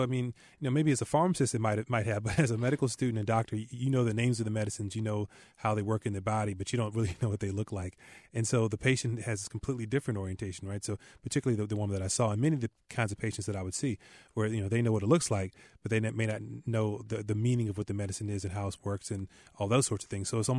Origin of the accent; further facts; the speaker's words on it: Maryland, United States; I'm from Washington, D.C. area in a town in Maryland, and it was an all-black suburb.